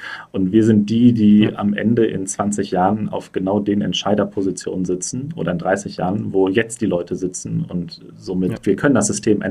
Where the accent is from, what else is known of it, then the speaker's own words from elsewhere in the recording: Germany; Ich darf das vielleicht als Deutscher auch sagen. die ganze Familie ist bei mir alles irgendwie deutsch.